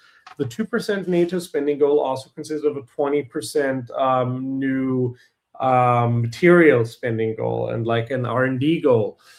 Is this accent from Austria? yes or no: yes; Austria; Even my home country of Austria has improvements by and far.